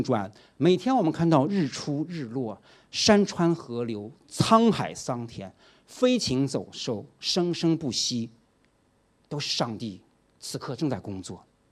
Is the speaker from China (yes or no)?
yes; China; 如果有时候我们中国人的话讲，看到一些壮观的景象，我们会说鬼斧神工